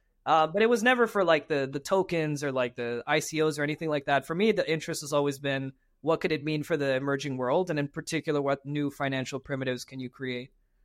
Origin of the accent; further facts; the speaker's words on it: Ecuador; I'm originally from Ecuador, and so I always had an interest in the region.